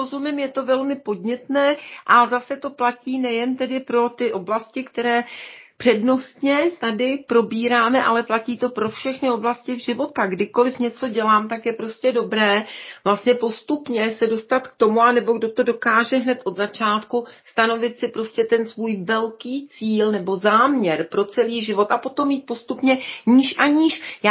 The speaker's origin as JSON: {"language": "Czech", "region": "Bohemia", "country": "Czechia", "said": "My říkáme takovýmto situacím u nás v Čechách, nouze naučila Dalibora housti."}